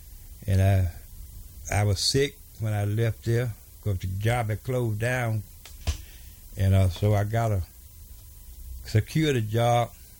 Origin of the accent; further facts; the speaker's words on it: Mississippi, United States; born there; I was born in Grenada County, 626-37.